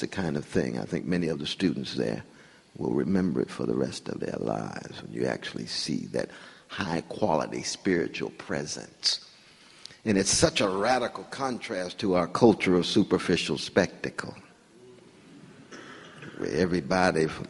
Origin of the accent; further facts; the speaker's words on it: California, United States; Growing up in California, that's another West. Sunshine, but earth shakes and quakes.